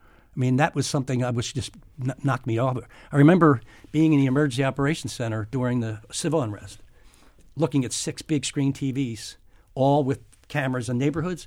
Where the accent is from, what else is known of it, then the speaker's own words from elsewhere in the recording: Philadelphia, Pennsylvania, United States; And if you look, I grew up in South Philly.